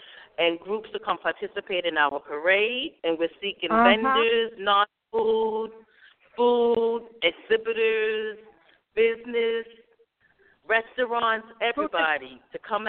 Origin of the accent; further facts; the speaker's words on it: Jersey City, New Jersey, United States; We're from Jersey City, from Essex County, Hudson County.